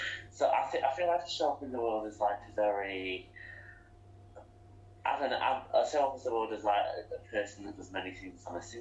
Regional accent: Bristol, South West England, United Kingdom; So you may be able to tell from my accent, but I'm from, well, the UK, specifically England. So I'm from Bristol. I'm based in Spain.

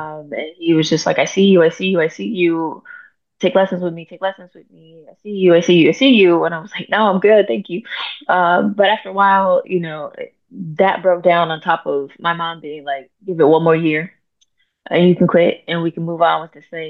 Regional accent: Midwest, United States; I came from the Midwest too, which is also very different from the South when it comes to band.

